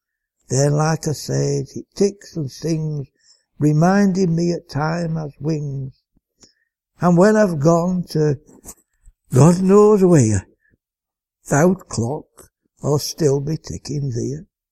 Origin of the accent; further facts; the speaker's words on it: Burnley, North West England, United Kingdom; also born or lived in Manchester; But I went to live with my grandparents in Burnley. When I was about five.